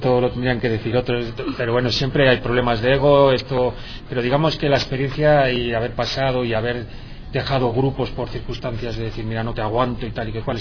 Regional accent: Valladolid, Castile and León, Spain; la imagen que daba este señor de Valladolid nos avergonzaba como vallisoletanos

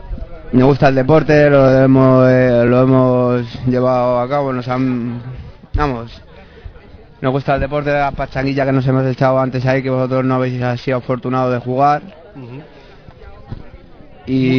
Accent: Parla, Community of Madrid, Spain; de Parla, y bueno, me gustaría ser seleccionado

